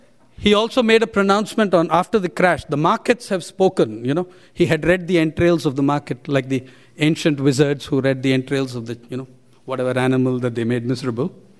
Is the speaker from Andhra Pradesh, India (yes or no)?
yes; Andhra Pradesh, India; from my home state of Andhra Pradesh